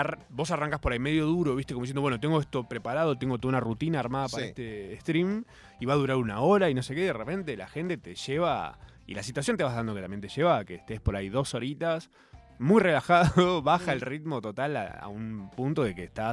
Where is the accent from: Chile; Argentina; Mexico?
Argentina; Capilla del Monte, Córdoba; Había un cuarzo colgando en la plaza de Capilla del Monte, de donde soy, y un día no estaba más.